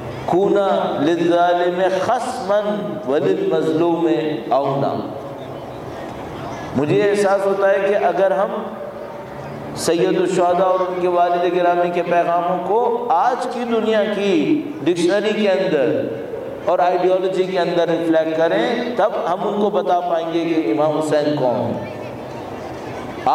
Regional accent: Pakistan; چونکہ میں پاکستان سے آیا ہوں، آپ کے بھائیوں اور آپ کی بہنوں نے وہاں پر یہی کیا ہے.

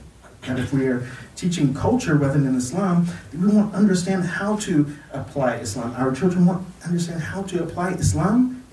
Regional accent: United States; I said, I'm from America. I said, in America, when you wear jeans, you're not trying to be westernized. This is, you know, at least for me, I grew up here.

